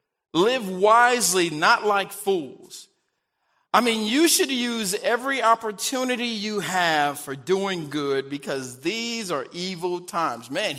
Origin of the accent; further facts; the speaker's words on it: St. Louis, Missouri, United States; So when I was a kid growing up in St. Louis, I attended a church called Rising Star Missionary Baptist Church on LaSalle Avenue, right off of Grand near St. Louis University.